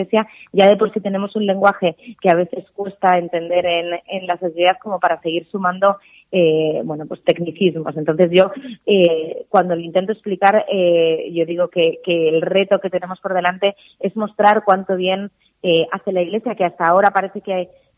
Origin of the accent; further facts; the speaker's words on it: Zamora, Castile and León, Spain; also born or lived in Barcelona; La primera, que soy de Zamora